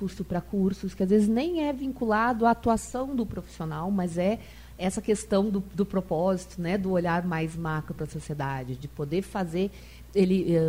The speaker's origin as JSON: {"language": "Portuguese", "town": "Santa Cruz do Sul", "region": "Rio Grande do Sul", "country": "Brazil", "said": "Bom, eu sou de Santa Cruz do Sul"}